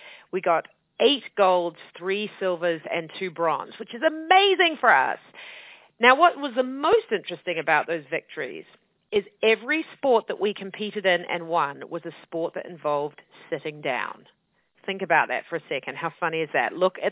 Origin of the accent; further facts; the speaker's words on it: New Zealand; moved away; I'm actually from New Zealand, if any of you have heard of that amazing country at the bottom of the world.